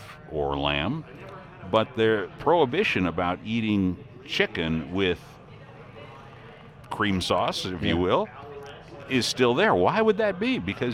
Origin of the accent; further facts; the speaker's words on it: Illinois, United States; moved away; I opened this up by indicating when I moved to Iowa from Illinois years ago, it was very difficult to find anything that was kosher.